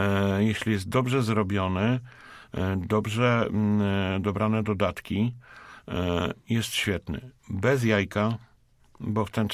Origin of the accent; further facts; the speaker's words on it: Poznań, Greater Poland Voivodeship, Poland; Ale my, poznaniacy, lubimy sosówę.